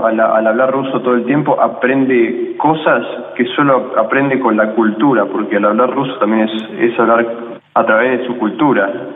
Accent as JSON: {"language": "Spanish", "country": "Argentina", "said": "como argentino, yo también soy expresivo, también soy sentimental y también soy profundo."}